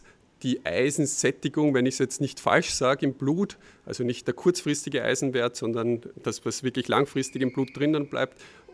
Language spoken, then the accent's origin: German; Lower Austria, Austria; Trailrunning ist in der Region, wo ich herkomme, schon so ein fixer Bestandteil. Also der Schneeberg ist, glaube ich, schon so eine der Haupt-Trail-Destinationen, zumindest im Osten von Österreich.